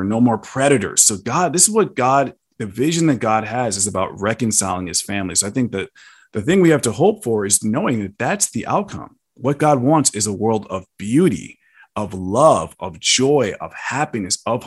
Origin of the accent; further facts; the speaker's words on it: New York, United States; Yeah. Well, you know, I'm from New York, so I got to go with the New York.